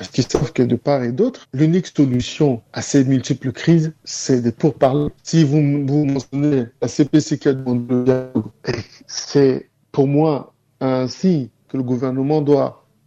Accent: Central African Republic; ce que je sais en tant que centrafricain, c'est que si nous ne allons pas nous mettre ensemble

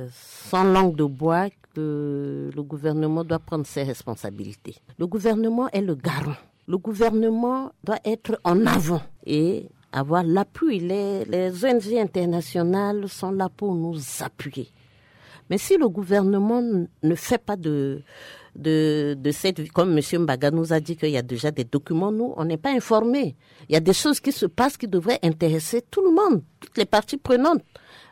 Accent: Central African Republic; Nous sommes tous des Centrafricains et nous vivons dans ce pays depuis des années.

